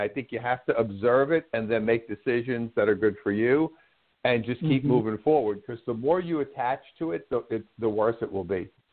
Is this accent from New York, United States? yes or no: yes; Brooklyn, New York, United States; So I grew up in Brooklyn, as you said.